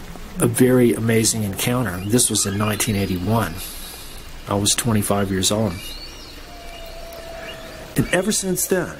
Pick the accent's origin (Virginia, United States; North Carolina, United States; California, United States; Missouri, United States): North Carolina, United States; ever since I grew up in North Carolina